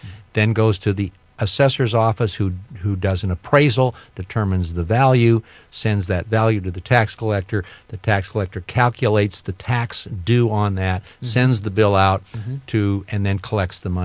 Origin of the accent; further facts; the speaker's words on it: Seattle, Washington, United States; also born or lived in New York / San Francisco; But at any rate, I grew up in Seattle, Washington. I grew up in a very political family. Went to the University of Washington.